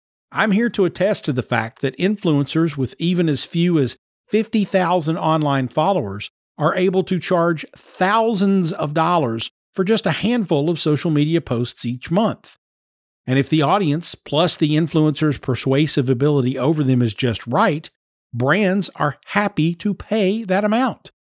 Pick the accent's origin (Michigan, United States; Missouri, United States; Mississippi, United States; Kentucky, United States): Kentucky, United States; Kentucky to the World. It's an economic development and education organization in my home state